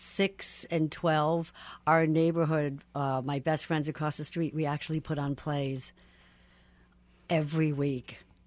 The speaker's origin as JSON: {"language": "English", "town": "Milwaukee", "region": "Wisconsin", "country": "United States", "lives_now": "Kansas City, United States", "said": "Yeah, then I went to undergrad, and then that's what got me here to Kansas City. I'm from Milwaukee."}